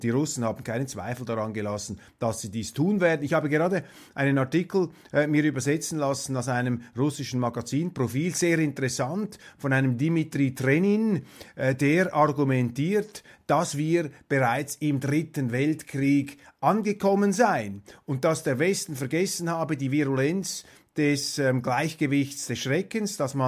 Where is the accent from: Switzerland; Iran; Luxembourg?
Switzerland; Und ich sage das als Schweizer ganz bewusst auch an die Nichtschweizer